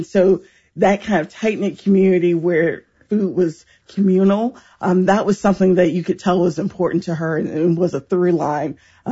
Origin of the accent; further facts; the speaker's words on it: Virginia, United States; which is troublesome to me, one, not only as a Virginian